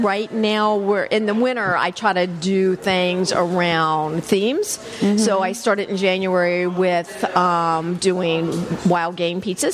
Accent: New Orleans, Louisiana, United States; I've always cooked a lot because I'm from New Orleans, Louisiana, right. And talk about a foodie city.

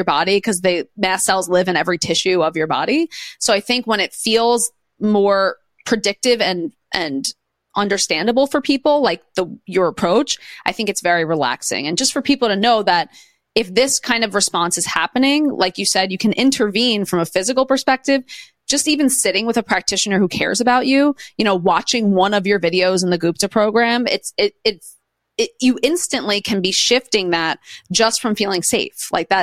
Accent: Queens, New York, United States; I'm from Queens, New York, too.

